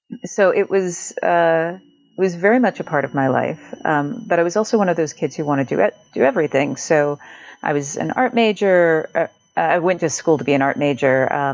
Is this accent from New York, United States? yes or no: no; North Carolina, United States; So I grew up in North Carolina.